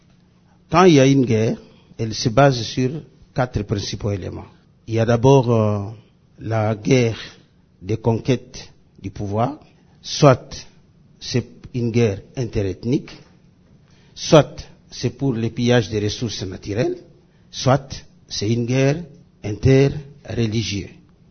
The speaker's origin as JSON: {"language": "French", "town": "Beni", "region": "North Kivu", "country": "DR Congo", "said": "Et pourtant, chez nous à Beni, il n'y a pas de conflit de religion."}